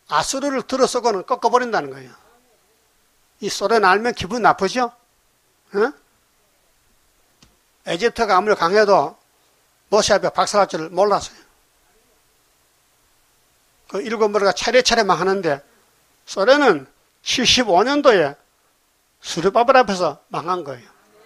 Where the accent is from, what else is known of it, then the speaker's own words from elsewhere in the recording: Gyeongsang, South Korea; 이 사람 경상도 우리 고향 사람인데